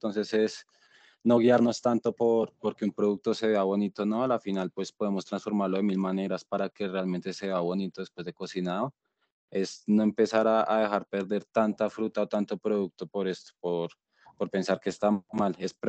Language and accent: Spanish; Colombia; nosotros como colombianos no sabemos consumir nuestro propio producto